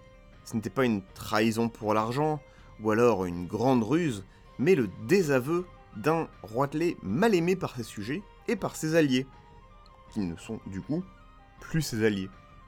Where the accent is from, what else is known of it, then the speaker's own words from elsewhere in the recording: France; En tant que Français, c'est peut-être plus simple de comprendre des dynamiques qui se passent en Irlande médiévale